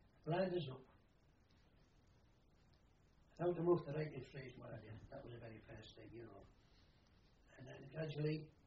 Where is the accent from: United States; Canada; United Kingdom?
United Kingdom; Scotland; I used to be porridge being Scottish, you know, and still you must have porridge.